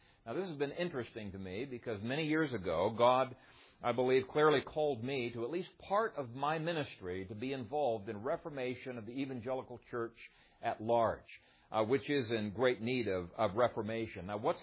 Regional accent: Ethiopia; I grew up in Ethiopia, and we had to study a little bit of the history of Ethiopia.

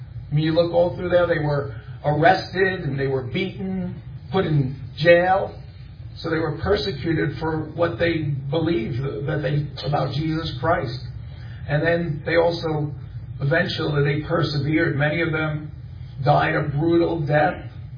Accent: Long Island, New York, United States; I'm from Long Island, New York, and like you said, our ministry is cross-country evangelism

